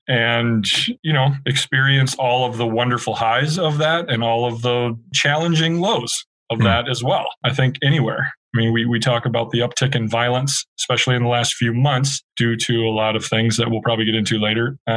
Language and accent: English; Crystal, Minnesota, United States; I grew up in Crystal, Minnesota, just in the western suburbs over here, and, you know, predominantly white environment.